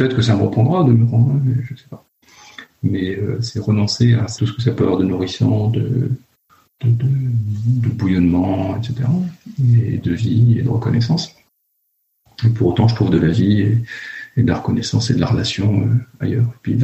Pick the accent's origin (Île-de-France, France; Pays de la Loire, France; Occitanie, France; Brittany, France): Brittany, France; Lannion; j'ai grandi à Lannion, dans les Côtes d'Armor, pas trop loin de la mer, pas trop loin de la côte de Granit Rose. Et j'ai grandi dans un commerce. Mes parents tenaient à tabac librairie.